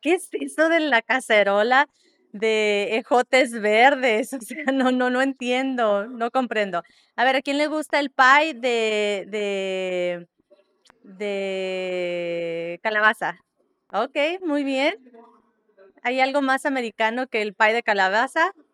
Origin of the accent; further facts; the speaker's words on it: London, United Kingdom; Spanish is a second language; tengo un acento de allá yo vengo de otro país, ¿verdad? De allá de Londres.